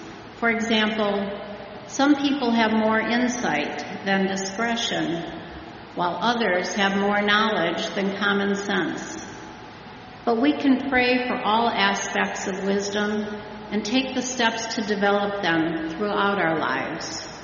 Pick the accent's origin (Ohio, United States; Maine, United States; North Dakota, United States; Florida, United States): Ohio, United States; I grew up in Lorain County among the farms and greenhouses, and in high school I played in the marching band.